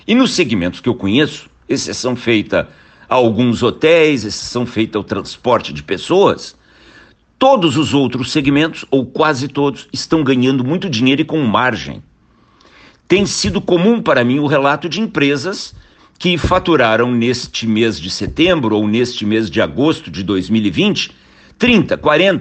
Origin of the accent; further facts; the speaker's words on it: Brazil; born there; nos retirar aquilo que nós nascemos no Brasil pensando ser garantido